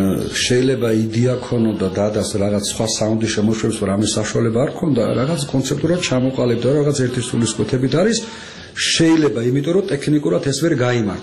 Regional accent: Tbilisi, Georgia; მე გავიზარდე ფიროსმანის ქუჩაზე, ოქროს უბანი ერქვა, ყველა ძველი ბიჭი ცხოვრობდა

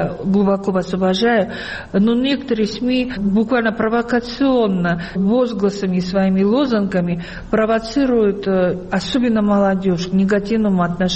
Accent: Tbilisi, Georgia

